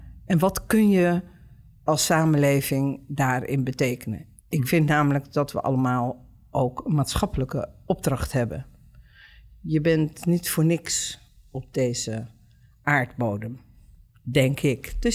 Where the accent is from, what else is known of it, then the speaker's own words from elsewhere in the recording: Curaçao; Ik ben geboren en getogen op Curaçao. Daar liggen mijn roots. Daar heb ik ook nog altijd een sterke verbinding mee.